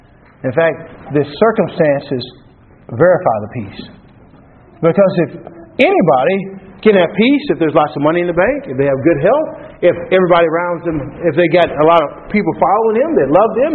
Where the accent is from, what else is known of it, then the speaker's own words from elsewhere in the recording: Texas, United States; I grew up in Texas. You know, I grew up, I don't know, suburbs, kind of in the country a little bit. We had 3/4 acre of land.